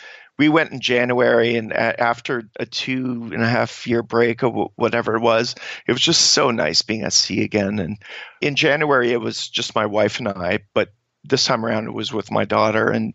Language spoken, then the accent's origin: English; Canada; I'm coming from Canada, so I don't